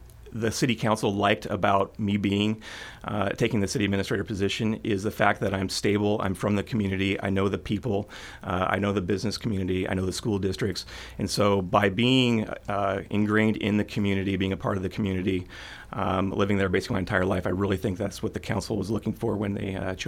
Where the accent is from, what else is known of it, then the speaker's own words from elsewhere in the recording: Tri City, Oregon, United States; So I'm originally from Southern Douglas County. I actually grew up in Tri-City, graduated from South Umpqua High School.